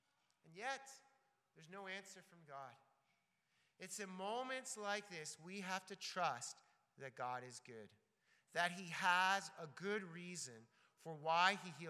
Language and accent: English; Toronto, Ontario, Canada; I'm from Toronto and live close to Toronto now.